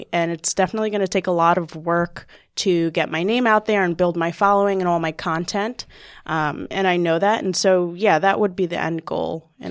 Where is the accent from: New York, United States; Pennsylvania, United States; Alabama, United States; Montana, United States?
New York, United States; Born and raised in New York. Went to Manhattanville with you, obviously.